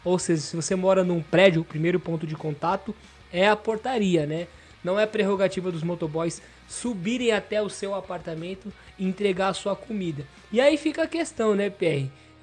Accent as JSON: {"language": "Portuguese", "region": "São Paulo", "country": "Brazil", "said": "Nós que somos paulistas, né, Pierre?"}